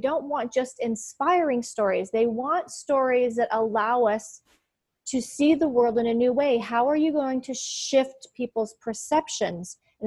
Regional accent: Colorado, United States; It was a Mesa Verde I grew up in Colorado.

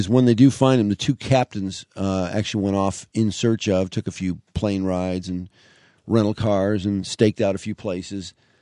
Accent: Ferndale, Michigan, United States; from Ferndale.

